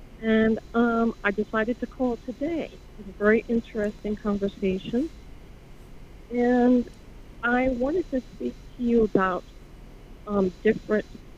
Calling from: New Jersey, United States; I'm calling from Jersey.

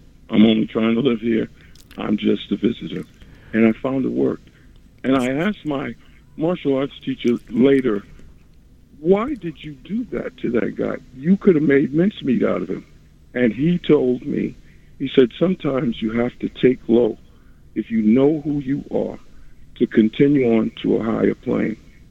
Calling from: New York City, New York, United States; I'm calling from New York City.

